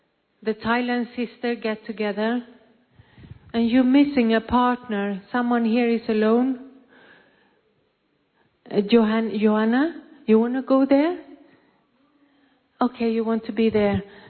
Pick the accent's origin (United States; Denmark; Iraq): Denmark; Copenhagen, Capital Region of Denmark; I'm from Copenhagen. I live in the center in Copenhagen